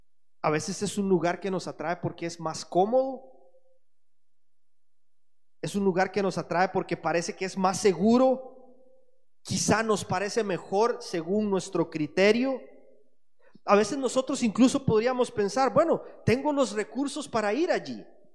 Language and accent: Spanish; Costa Rica; Hace 4 años, por ejemplo, en Costa Rica, en mi país